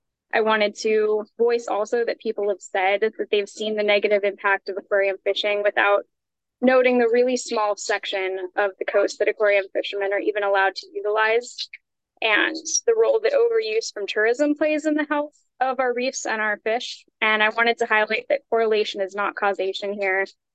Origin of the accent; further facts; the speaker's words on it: Kailua Kona, Hawaii, United States; I was born and raised in Kailua Kona, and I've been diving since I was 10 years old